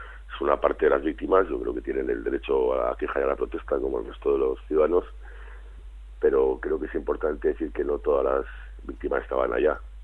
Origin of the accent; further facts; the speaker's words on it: Navarre, Spain; a mí lo que me afecta además como ciudadano navarro